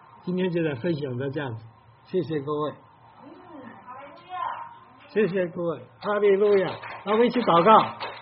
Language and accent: Chinese; China; 那么我们中国人至少欠他们一份情，三分之一的福音是从他们那里来的